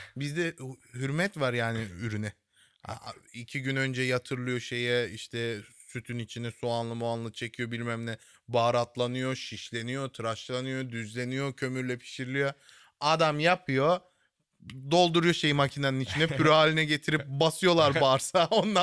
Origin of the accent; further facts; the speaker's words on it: Germany; Hani doğma büyüme Almanyalı olsam da hani kan çekiyor oraya.